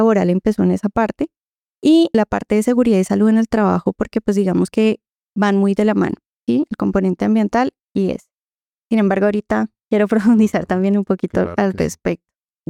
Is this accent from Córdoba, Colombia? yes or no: no; Bogotá, Colombia; yo soy bogotana, okay. De familia de Santander.